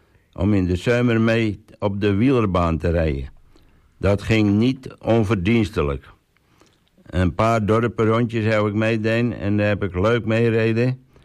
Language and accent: Dutch; Texel, North Holland, Netherlands; En ik ben geboren aan Skil. Nou ja, geboren en getogen staat en togen op Texel. En ik ben er een van … Vorig jaar heb ik een tussenwoning weten te krijgen op het Vroonland.